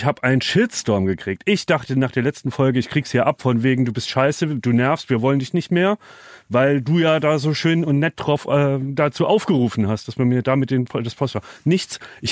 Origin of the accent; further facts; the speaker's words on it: Saarland, Germany; Ich bin Saarländer, ne?